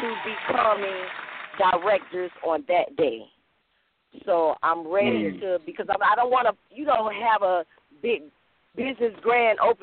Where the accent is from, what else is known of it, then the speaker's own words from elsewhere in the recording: Florida, United States; I'm from Broward County, Broward Dade County area.